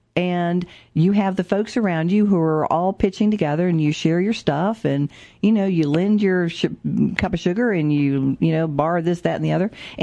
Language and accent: English; the South, United States; And I am from the South.